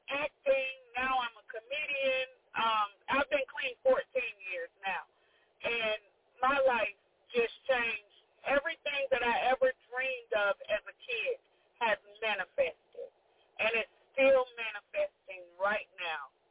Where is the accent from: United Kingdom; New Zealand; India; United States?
United States; Chicago, Illinois; born there; Well, I was born into Chicago to some very young parents. And, you know, doing their best. I was born in 68 in Chicago.